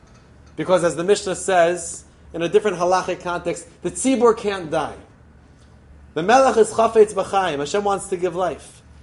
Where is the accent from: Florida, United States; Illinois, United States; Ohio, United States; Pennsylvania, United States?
Pennsylvania, United States; Philadelphia; born there; But I was born in Philadelphia in 1981, Lankenau Hospital. That's where I come from.